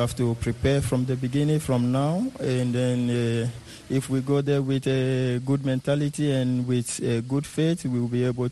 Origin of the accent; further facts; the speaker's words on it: Ghana; Because it's one of the most important trophies in my career as a Ghanaian and as a footballer.